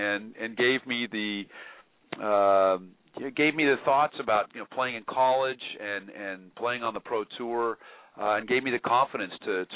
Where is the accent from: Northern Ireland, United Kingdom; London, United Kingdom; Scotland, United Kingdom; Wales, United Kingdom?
Northern Ireland, United Kingdom; my dad was a teacher here in the Berkeley school. So I had every summer off, and we would fly back to Ireland. So I spent a lot of my youth growing up in Northern Ireland.